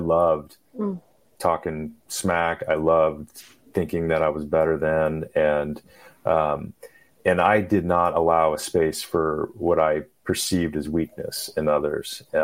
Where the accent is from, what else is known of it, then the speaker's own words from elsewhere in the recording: Phoenix, Arizona, United States; So I grew up in Phoenix, Arizona, and essentially a lot of my friends, dads and family and football coaches, and they were all in the fire service.